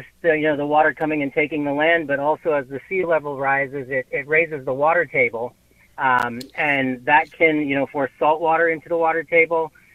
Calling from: Mashpee, Massachusetts, United States; I'm calling from Mashpee. We're here on Cape Cod

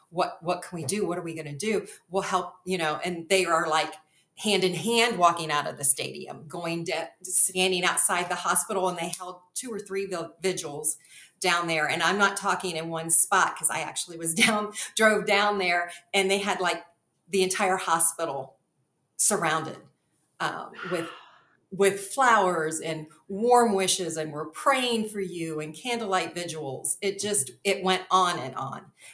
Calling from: Cincinnati, Ohio, United States; Cincinnati, Ohio.

